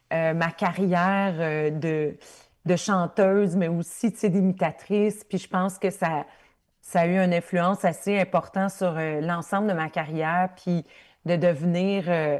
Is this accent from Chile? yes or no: no; Ontario, Canada; Moi, je viens de l'Ontario, de l'Ontario francophone, encore pire